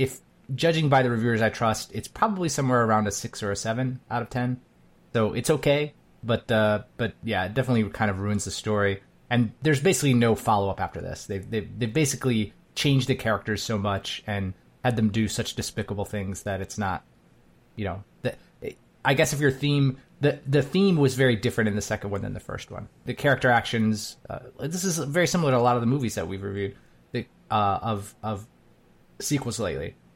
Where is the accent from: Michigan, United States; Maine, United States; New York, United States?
Michigan, United States; Well, we could bore the audience by talking about Michigan, because you know I grew up in Michigan.